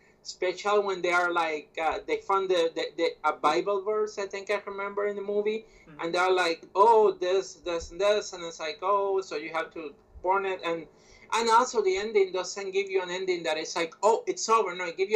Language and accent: English; Puerto Rico; because I grew up in Puerto Rico.